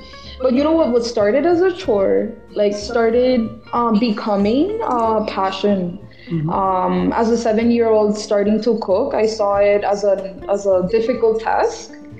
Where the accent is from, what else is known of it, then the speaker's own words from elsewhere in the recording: Puerto Rico; English is a second language; So I'm from Puerto Rico, as you explained. It's an island. It's a very, very small island. So we have a lot of coast, obviously. But personally, I grew up in the area of Puerto Rico, Macao. It's a beautiful mountain called Pitaya. That's where I grew up in.